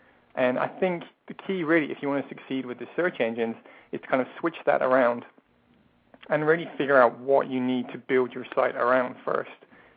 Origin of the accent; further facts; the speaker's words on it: England, United Kingdom; moved away as an adult; also born or lived in Ireland; now in Seattle, United States; I live in, yeah, Seattle, Washington now, but I'm originally from England, and then I lived in Ireland for about 10 years before moving to the States about 2 years ago. My wife is from Seattle here, so that's why we're here now.